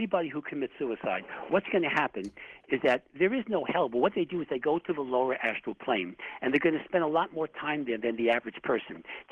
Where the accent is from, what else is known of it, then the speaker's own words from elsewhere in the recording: Bronx, New York, United States; born there; I was born in the Bronx, okay? So I have a positive attitude towards that borough